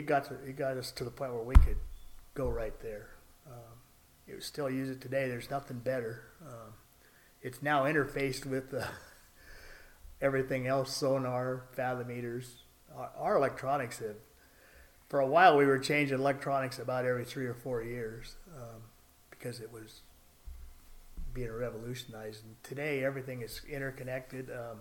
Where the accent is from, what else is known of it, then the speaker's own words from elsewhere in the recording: Pacific Northwest, United States; I grew up in the Northwest. Everybody logged or fished. Today, hardly anybody logs there now.